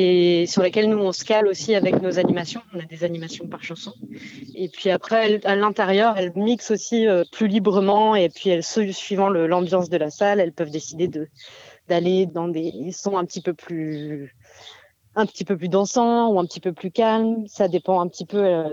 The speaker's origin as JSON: {"language": "French", "town": "Besançon", "region": "Bourgogne-Franche-Comté", "country": "France", "said": "On vient de Besançon"}